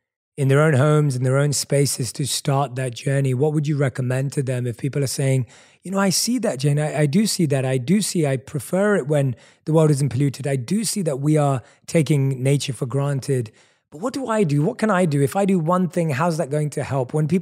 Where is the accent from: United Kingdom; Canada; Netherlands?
United Kingdom; London; growing up in London, where I was born and raised.